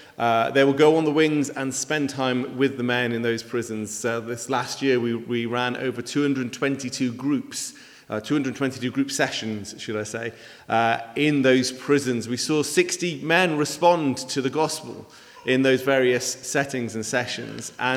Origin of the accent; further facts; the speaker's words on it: Wales, United Kingdom; also born or lived in Manchester; now in Penarth, United Kingdom; We live over in Penarth. My wife's originally from Swansea. I'm from Mid Wales. Met in Manchester, moved back down to Wales, moved to Cardiff 6 years ago